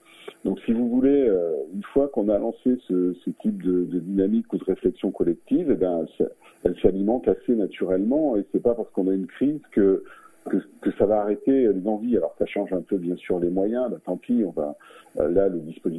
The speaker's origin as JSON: {"language": "French", "town": "Viviers", "region": "Auvergne-Rhône-Alpes", "country": "France", "tie": "born or raised there", "said": "Moi je suis né à l'époque à Viviers, à l'hôpital de Viviers. J'ai vécu jusqu'à 6-7 ans dans les rues de Viviers en Ardèche, qui est un lieu de patrimoine. Donc j'habitais dans le centre-ville"}